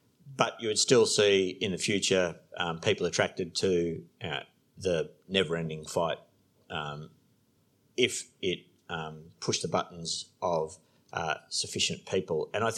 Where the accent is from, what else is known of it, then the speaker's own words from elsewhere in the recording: Australia; as a person born and raised in Australia, like most people, I can just not contemplate anybody talking in that way.